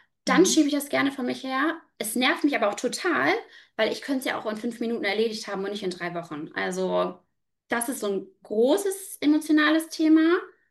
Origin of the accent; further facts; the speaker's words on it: Hamburg, Germany; ich komme aus dem Norden, ich komme aus Hamburg, bin mittlerweile verheiratet, habe zwei kleine Kinder.